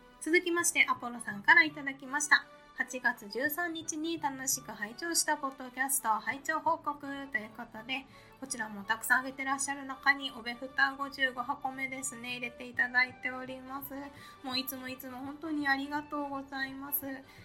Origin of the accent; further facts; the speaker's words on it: Kansai, Japan; 私もともと関西出身なんですね。